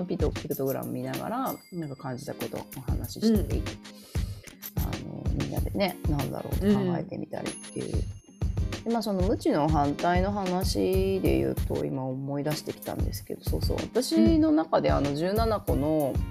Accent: Akashi, Hyogo, Japan; なんか改めて自分が生まれ育ってきた町にね、大事な人が来てくれるってことで

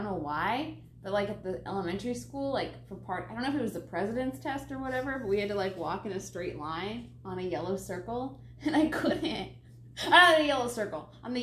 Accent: Fort Wayne, Indiana, United States; Fort Wayne. Nice. You've heard of it.

